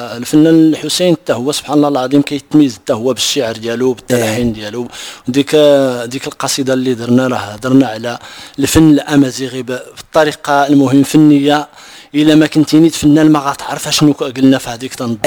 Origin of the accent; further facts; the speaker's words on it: Asni, Marrakesh-Safi, Morocco; born there; فين تزاديت؟ يعني اسني